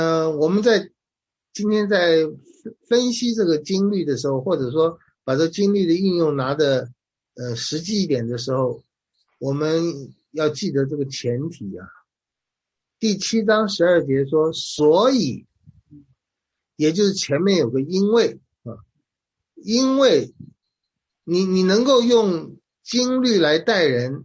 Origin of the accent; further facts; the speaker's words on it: China; 那么，跟我们中国人讲的"己所不欲，勿施于人"其实是类似的。